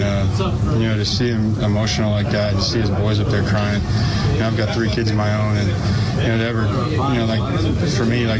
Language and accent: English; Florida, United States; You know, we come from a similar area. We're both from Florida.